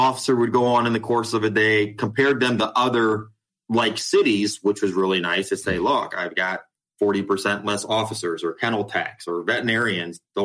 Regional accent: Ohio, United States; I'm from Ohio. It's about as opposite from Texas as they get.

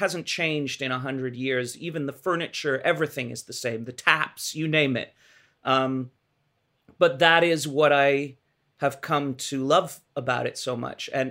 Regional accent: England, United Kingdom; I think a large part of that came out of wanting to stay in touch with being English and wanting to be back there.

